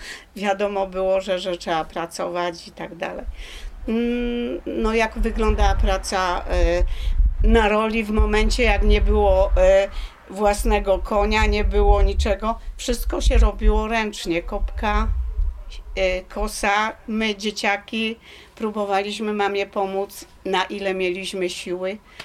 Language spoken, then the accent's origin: Polish; Świdnica, Lower Silesian Voivodeship, Poland; born there; Mieszkali tam ja się urodziłam w Świdnicy po roku czasu